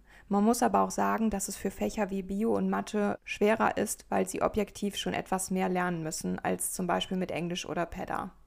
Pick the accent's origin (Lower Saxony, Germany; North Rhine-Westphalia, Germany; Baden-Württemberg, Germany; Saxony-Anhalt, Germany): Baden-Württemberg, Germany; Ich komme aus Baden-Württemberg.